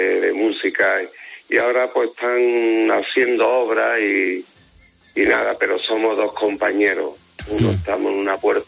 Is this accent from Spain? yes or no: yes; Seville, Andalusia, Spain; moved away as an adult; Yo no soy de nacimiento, yo soy sevillano, ¿no? De cama. Pero que todo. Sí, pero llevo aquí ya muchos años, llevo 25 para 26 años.